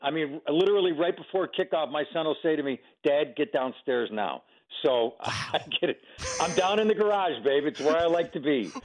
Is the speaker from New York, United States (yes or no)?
yes; Cheektowaga, New York, United States; He's got a nice shop down on Worley and Cayuga and Chickawaga, my hometown.